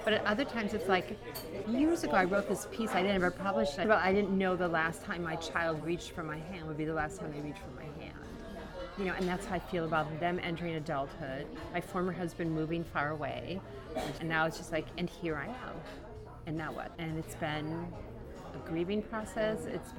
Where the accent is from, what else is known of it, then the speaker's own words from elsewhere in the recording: Milwaukee, Wisconsin, United States; I liked. I'm from Milwaukee. I drank beer more than wine.